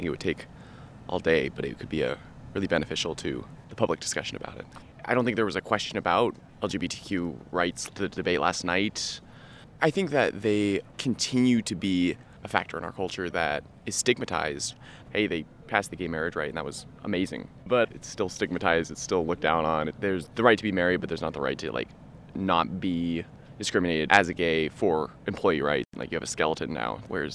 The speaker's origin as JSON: {"language": "English", "town": "Hamilton", "region": "Montana", "country": "United States", "said": "I'm from Hamilton, Montana."}